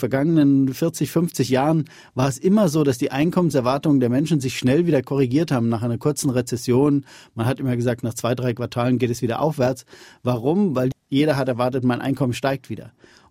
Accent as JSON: {"language": "German", "country": "Germany", "tie": "born or raised there", "said": "aus meinem Heimatland Deutschland in Richtung Süden"}